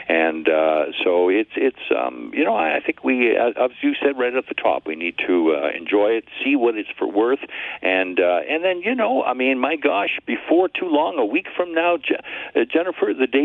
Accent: Canada; Exactly. We're Canadian.

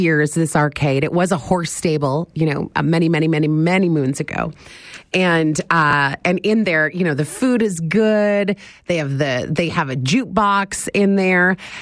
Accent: Penetanguishene, Ontario, Canada; So I grew up in Midland, Penetanguishene, really close to many beaches.

